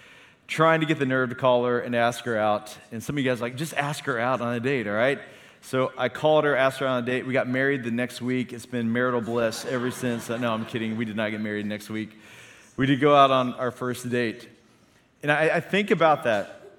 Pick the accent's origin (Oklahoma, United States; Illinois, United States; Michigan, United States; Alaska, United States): Oklahoma, United States; but then I moved back to my hometown in Northeast Oklahoma.